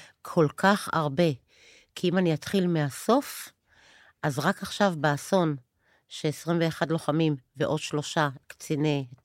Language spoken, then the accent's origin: Hebrew; Ma'alot-Tarshiha, Northern District, Israel; אני באה ממעלות